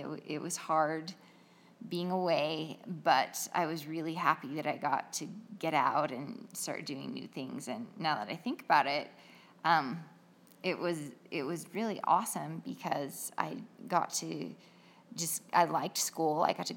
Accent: Idaho, United States; also born or lived in Utah; Growing up in Idaho and Utah, it was kind of a bubble.

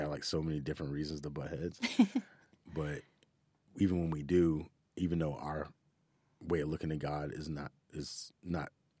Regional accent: the South, United States; Because I grew up in the South where it's like, a good amount of racism and different things like that.

